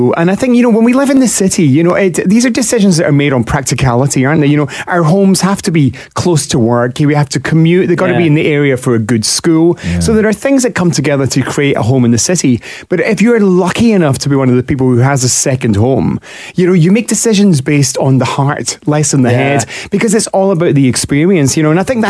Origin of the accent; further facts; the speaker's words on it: United Kingdom; now in Canada; for new kind of Canadians, for two Brits, you know, it totally blew our minds that you really do go and sit around campfires singing … drinking beer